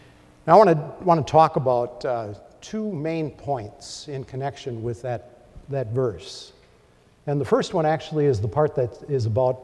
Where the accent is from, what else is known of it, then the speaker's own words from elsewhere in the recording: Midwest, United States; I grew up in the Midwest and sometimes it gets cold there.